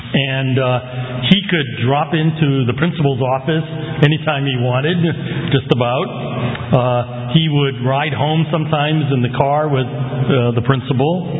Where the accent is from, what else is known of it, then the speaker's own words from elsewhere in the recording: Cambridge, Massachusetts, United States; also born or lived in Boston; I grew up in, I was born in Boston, and I grew up in Cambridge. My father had a laundry in Harvard Square, and I went to elementary school and high school in Cambridge.